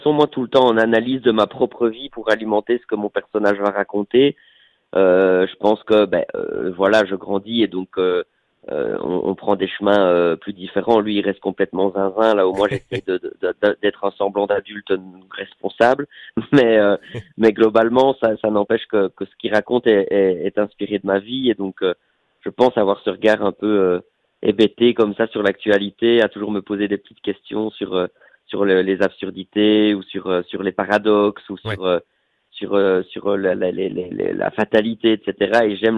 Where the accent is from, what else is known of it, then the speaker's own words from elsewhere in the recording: Belgium; now in France; de continuer à tenter de me faire ma petite place en France en tant que petit Belge.